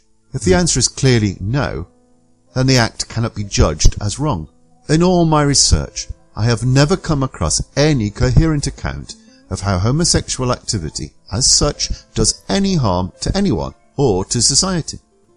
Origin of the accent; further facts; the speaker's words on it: Stoke-on-Trent, West Midlands, United Kingdom; born there; I was born in 1958 in Stoke-on-Trent, a city in the middle of England, to working-class parents. My father was a semi-skilled labourer working in the pottery industry. I was brought up as a Protestant, a Methodist specifically, by my mother.